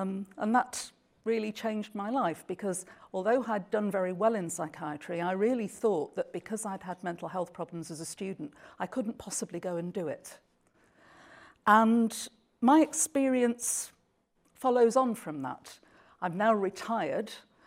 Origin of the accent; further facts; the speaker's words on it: England, United Kingdom; accent: northern; in the north of England. I think the furthest south I've ever lived is Sheffield, which gives you some idea of, I'm a northerner. I'm sure you can tell that from my accent anyway.